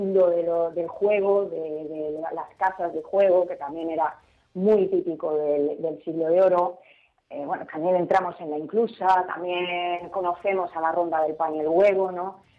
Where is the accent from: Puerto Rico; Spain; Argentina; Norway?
Spain; Madrid, Community of Madrid; Yo soy muy madrileña.